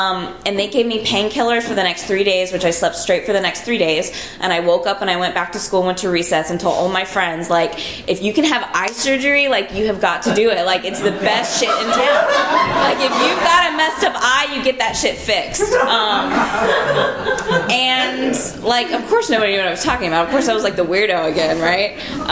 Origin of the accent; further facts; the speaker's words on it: Texas, United States; I grew up in Texas. I'm a Southern girl, and I moved out here about 3 years ago to go to law school